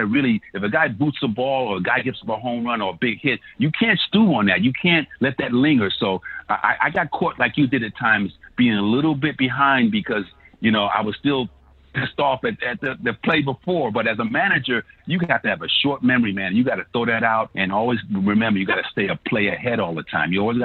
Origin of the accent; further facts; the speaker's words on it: Brooklyn, New York, United States; And I live a little closer to Shea Stadium because I grew up in Brownsville, Brooklyn.